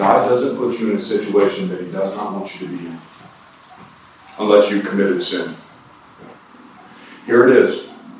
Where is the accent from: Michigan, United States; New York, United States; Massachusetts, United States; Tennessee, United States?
Tennessee, United States; Jackson; I'm from Jackson, Tennessee.